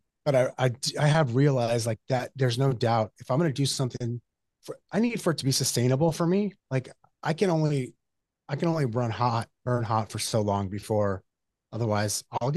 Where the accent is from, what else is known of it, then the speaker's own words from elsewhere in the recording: Yuma, Arizona, United States; we drove to my hometown, Yuma, Arizona, for some great Mexican food.